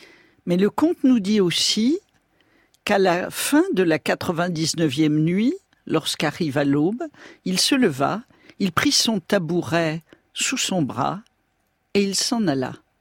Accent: Bamako, Mali; born there; Je suis née à Bamako, ça pourrait être le début d'un conte.

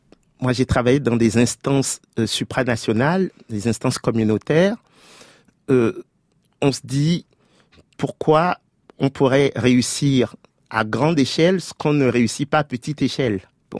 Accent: Togo; je vous amène chez moi au Togo

